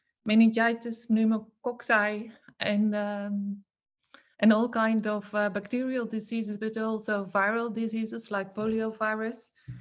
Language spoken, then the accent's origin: English; Netherlands; from the Netherlands.